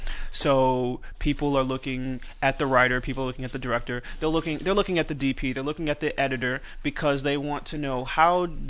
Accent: Texas, United States; So my new team, I'm from Texas

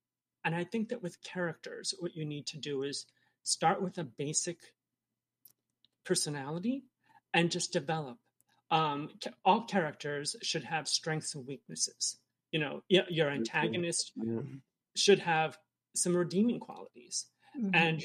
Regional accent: New Jersey, United States; I'm from New Jersey.

